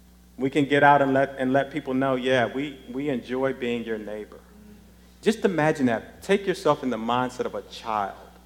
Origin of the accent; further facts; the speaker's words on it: Washington, District of Columbia, United States; I grew up in the Black Baptist Church tradition, 150-year-old church in Washington, D.C.